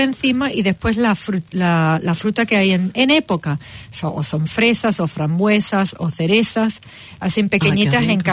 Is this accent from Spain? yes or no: yes; Spain; yo soy de España.